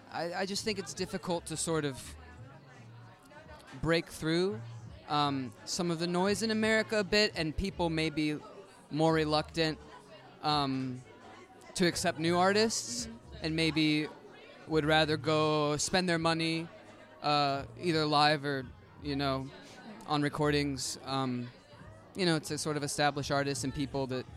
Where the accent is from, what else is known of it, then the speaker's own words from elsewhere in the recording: Des Moines, Iowa, United States; I'm from Des Moines, Iowa, mm-hmm. in the States, the Midwest